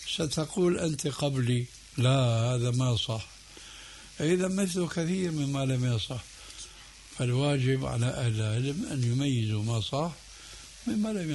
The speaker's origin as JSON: {"language": "Arabic", "country": "Syria", "said": "هذا موجود عند الصوفية عندنا بسوريا من زمان"}